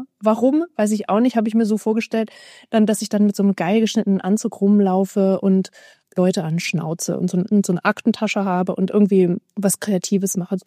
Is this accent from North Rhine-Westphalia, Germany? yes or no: no; Bavaria, Germany; moved away as an adult; now in Berlin, Germany; bin ich nach Berlin gezogen, ich bin ja in Bayern aufgewachsen. Dann bin ich nach Berlin gezogen